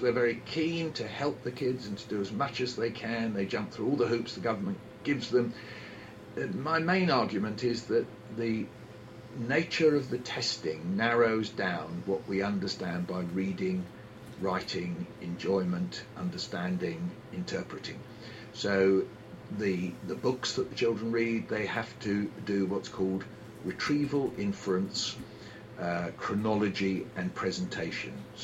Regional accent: London, United Kingdom; accent: London; And Americans think I'm saying noice, N-O-I-C-E, because of my London accent.

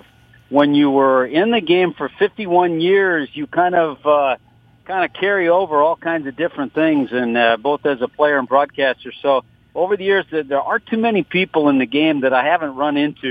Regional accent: Los Angeles, California, United States; I grew up in Los Angeles. I grew up about 15 minutes from Dodger Stadium, so this was a team that in junior high and high school I followed them when the Dodgers came to California.

